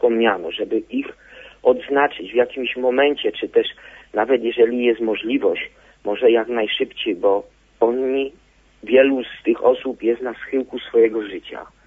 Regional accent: Łódź Voivodeship, Poland; ja pochodzę z województwa łódzkiego.

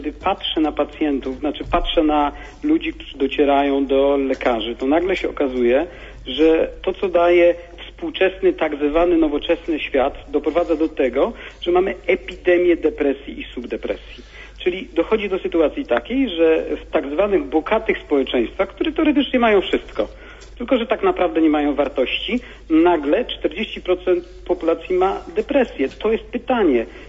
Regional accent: Greater Poland Voivodeship, Poland; now in Warsaw, Poland; Jestem lekarzem, mieszkam w Warszawie, pochodzę z Wielkopolski.

